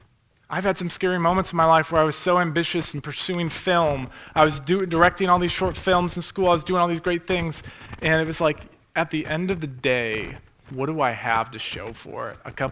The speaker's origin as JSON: {"language": "English", "country": "United States", "said": "so for me, I am the American, and I'm like, and I'm a television producer"}